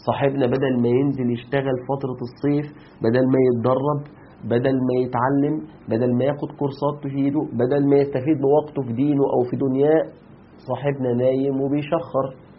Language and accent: Arabic; Egypt; عندنا في مصر ما شاء الله ما شاء الله، علشان يعني نفتخر ان احنا بنضيع شباب وبنات البلد